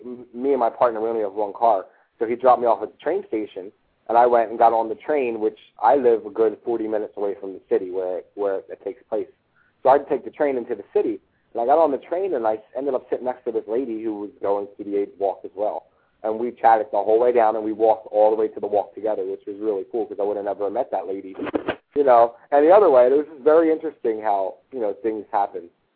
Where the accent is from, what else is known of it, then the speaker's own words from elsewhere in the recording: Philadelphia, Pennsylvania, United States; I mean, I live outside of Philly now, but I grew up in Philly